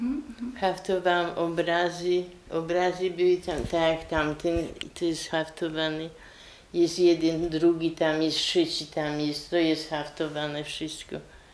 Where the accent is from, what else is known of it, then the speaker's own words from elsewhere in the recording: Bystra, Silesian Voivodeship, Poland; bo ja pochodzę też z pięknej wioski Bystrej koło Bielska